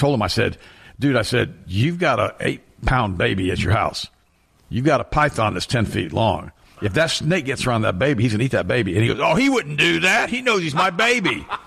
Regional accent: Florida, United States; I'm from Florida. You don't ever go into deep black holes.

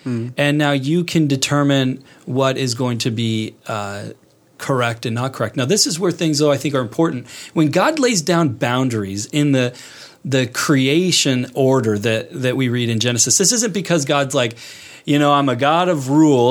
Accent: Portland, Oregon, United States; I, as you know, I grew up in Portland, Oregon.

